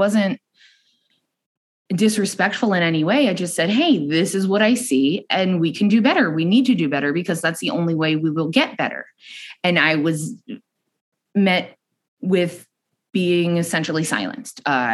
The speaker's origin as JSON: {"language": "English", "region": "New York", "country": "United States", "said": "I'm from New York originally, so up there, it really wasn't, especially back in 2008, wasn't really a thing."}